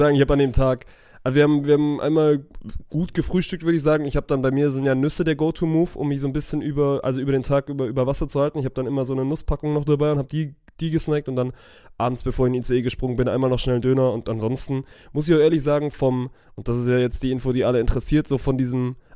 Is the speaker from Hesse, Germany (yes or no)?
no; Hanover, Lower Saxony, Germany; ich komme auch aus Hannover.